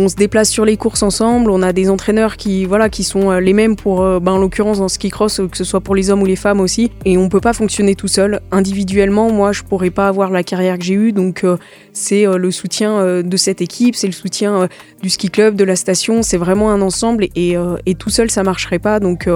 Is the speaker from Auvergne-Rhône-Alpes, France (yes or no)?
yes; Arcs 1800, Auvergne-Rhône-Alpes, France; C'est vrai que j'ai grandi ici, je suis née à Bourg-Saint-Maurice, j'ai grandi à Arcs 1800